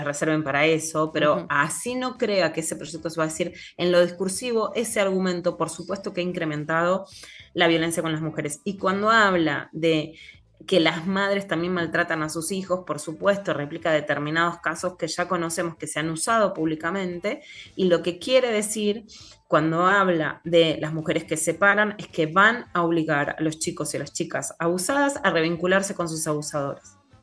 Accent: Argentina; accent: Argentine; reconocen que sos argentina por el acento

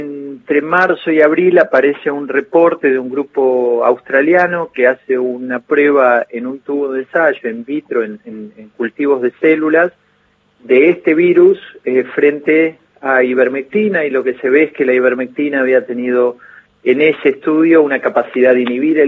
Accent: Argentina; yo soy argentino, mi papá también.

